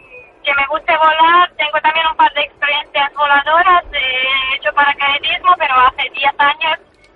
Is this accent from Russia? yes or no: yes; Russia; Spanish is a second language; now in Madrid, Spain; vivo en Madrid, pero soy de Murcia